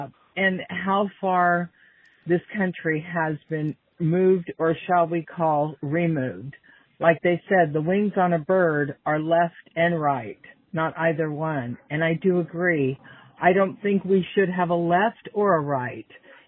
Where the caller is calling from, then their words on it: Bakersfield, California, United States; Hi, Todd and Julie. … from Bakersfield, California. Number one, I know I come from a liberal state, but extremely conservative.